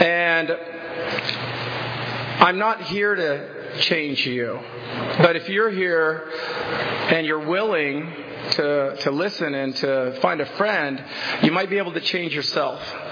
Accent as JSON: {"language": "English", "region": "Hawaii", "country": "United States", "tie": "born or raised there", "also_born_or_lived": "Oregon / Washington", "said": "I was born in Hawaii. Aloha. And I was a surfer boy. I lived in Hawaii for many years."}